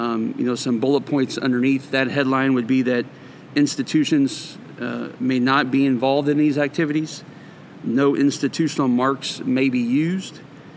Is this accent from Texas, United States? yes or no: yes; Texas, United States; also born or lived in Iowa; now in Kansas; I grew up in Texas. I lived in Texas from 72 to 82, moved there from Iowa shortly after I was born, and actually grew up a Royals fan in Texas